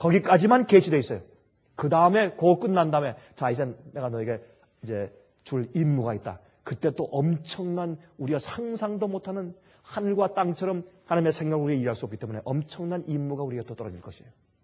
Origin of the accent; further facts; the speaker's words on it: Seoul, South Korea; also born or lived in Busan; 저는 경기도에서 출생해서 서울에서만 살았기 때문에, 물론 이제 어릴 때, 그 피난 간 이후에 제가 부산에서 좀 생활을 했습니다만은, 그러나 저는 서울 사람이니까